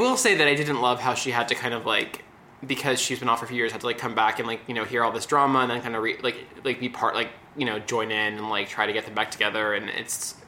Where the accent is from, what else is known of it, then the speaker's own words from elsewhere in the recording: Beverly Hills, California, United States; but I am from Beverly Hills, and I was like, I should watch this.